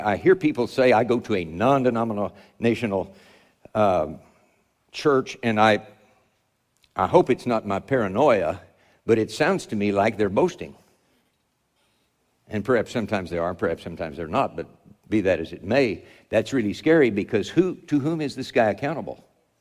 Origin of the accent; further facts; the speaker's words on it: Oklahoma, United States; I'm from Oklahoma, okay?